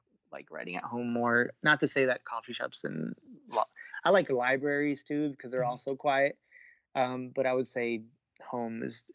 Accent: Miami, Florida, United States; But again, I'm from, as you mentioned, I'm from Miami.

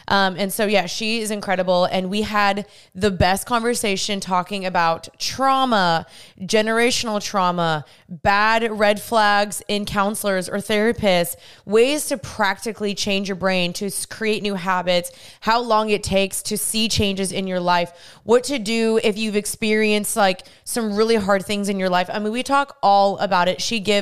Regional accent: United States; born there; My dad's from Germany, my mom's from Guatemala, and then I was born in the States.

